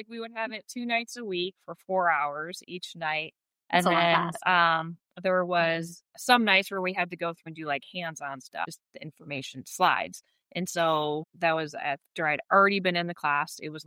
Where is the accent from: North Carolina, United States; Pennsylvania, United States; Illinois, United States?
Illinois, United States; Chicago; Which I was from Chicago. We didn't ski much.